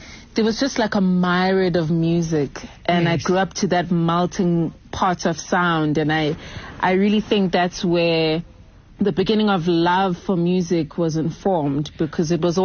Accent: Pietermaritzburg, KwaZulu-Natal, South Africa; also born or lived in Durban; I was born in Durban, KwaZulu-Natal.

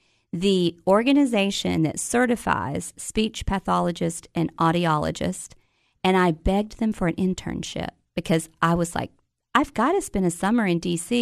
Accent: Gainesboro, Tennessee, United States; I am a Tennessean. I actually grew up here in the Upper Cumberland. I'm from Gainesboro, Tennessee. Born in Gainesboro, lived there until I went off to college

